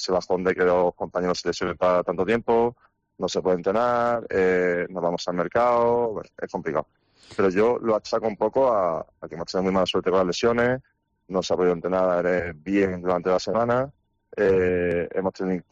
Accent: Granada, Andalusia, Spain; y yo lo he vivido, y soy de Granada.

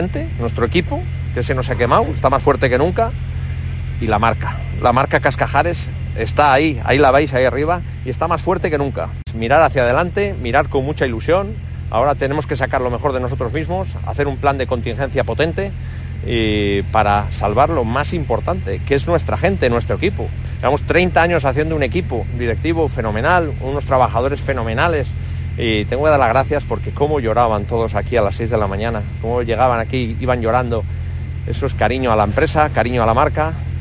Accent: Castile, Spain; Somos castellanos, somos duros y nos gusta nuestra tierra

